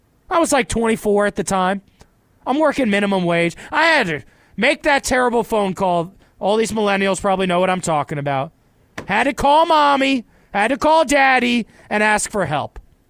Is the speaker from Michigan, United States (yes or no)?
no; Virginia, United States; now in Richmond, United States; I miss all the friends that I had from growing up in Northern Virginia to the D.C. area, to the Arlington nightlife.